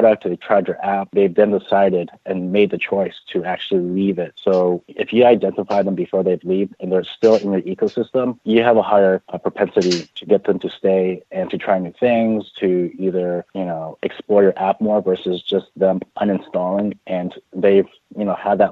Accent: San Francisco, California, United States; Bay Area local, born and raised in San Francisco, but I'm actually moving to New York City, the Big Apple

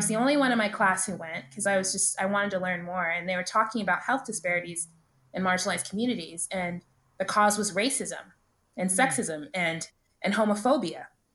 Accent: Dallas, Texas, United States; You know, I grew up in Dallas.

